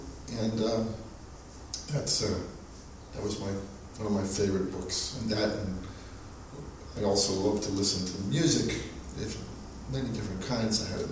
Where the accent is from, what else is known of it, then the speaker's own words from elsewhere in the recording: Queens, New York, United States; Well, the neighborhood was called Sunnyside. Still is. And it's, I grew up at near the corner of 46th Street and Queens Boulevard in Queens.